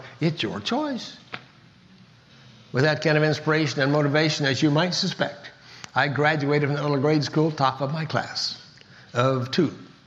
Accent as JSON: {"language": "English", "region": "Kansas", "country": "United States", "said": "Never been out of the four states of Kansas, Nebraska, Iowa, Missouri. I was a hayseed from Kansas."}